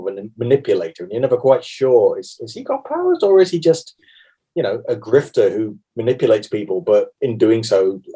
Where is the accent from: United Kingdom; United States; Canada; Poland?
United Kingdom; London; I know, because I'm from South London myself